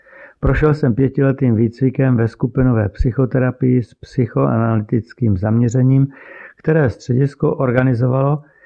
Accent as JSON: {"language": "Czech", "region": "Prague", "country": "Czechia", "tie": "born or raised there", "said": "Jsem rodilý Pražák. Narodil jsem se roku 1973 v Podolí poblíž Braníku, kde moji rodiče bydleli. Prahu mám pod kůží, i když se spíše považuji za venkovana, protože jsem vyrůstal v Satalicích na jejím východním okraji v domě s velkou zahradou."}